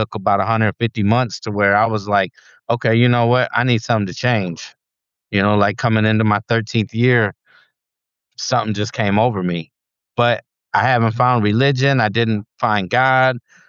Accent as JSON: {"language": "English", "town": "Detroit", "region": "Michigan", "country": "United States", "tie": "born or raised there", "said": "But when I go in, you know, I'm a kid from Detroit. Yeah. You know, like I grew up literally in Detroit, and, you know, I was the minority growing up"}